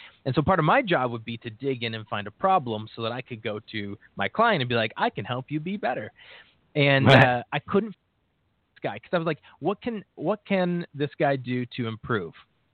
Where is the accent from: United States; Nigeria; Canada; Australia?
Canada; Ontario; I had just moved out to Alberta. I'm from Ontario originally.